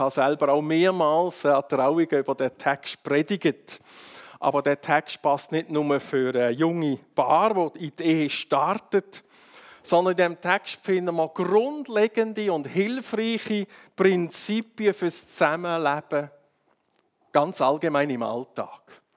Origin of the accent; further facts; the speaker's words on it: Appenzell, Switzerland; Ich bin ursprünglich aufgewachsen im Appenzellerland in einer grossen Familie.